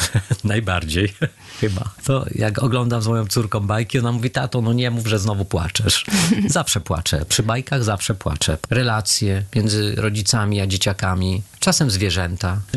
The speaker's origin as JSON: {"language": "Polish", "town": "Kraków", "region": "Lesser Poland", "country": "Poland", "said": "Pewnie o Krakowie, bo jednak większość czasu spędziłem w Krakowie. Urodziłem się w małej miejscowości na ziemi wielkopolskiej"}